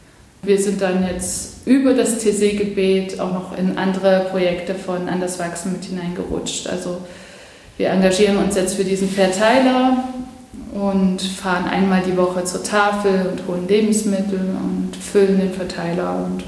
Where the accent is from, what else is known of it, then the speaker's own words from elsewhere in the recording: Dresden, Saxony, Germany; moved away; also born or lived in Basel; Ich bin ursprünglich aus Dresden und war dann aber ganz lange weg, zwischen 2000 und 2016.